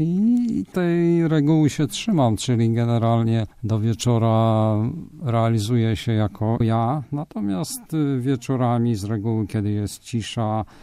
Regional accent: Gujsk, Masovian Voivodeship, Poland; also born or lived in Skępe; Urodziłem się w Skępem i powiedziałbym w ten sposób i tyle. Nie mieszkam i nie jestem skępczaninem, jedynie z urodzenia, natomiast mieszkam i mieszkałem, czyli jako młody chłopak, dzieciak i tak dalej, młodzieniec, mieszkałem w Gujsku, to jest pomiędzy Skępem

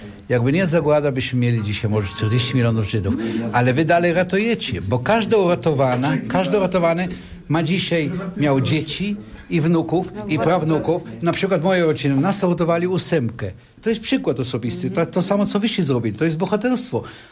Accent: Haifa, Haifa District, Israel; Na pewno my się znamy, bo ja z Haify.

